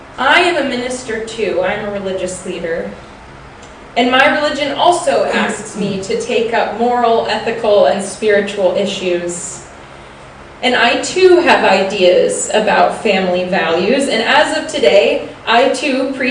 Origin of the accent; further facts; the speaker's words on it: South Carolina, United States; I've been very proud recently of my home state of South Carolina.